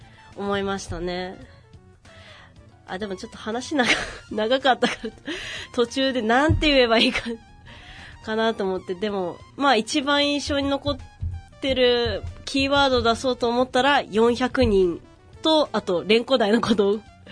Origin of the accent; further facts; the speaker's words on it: Shimonoseki, Yamaguchi, Japan; 自分の地元の下関について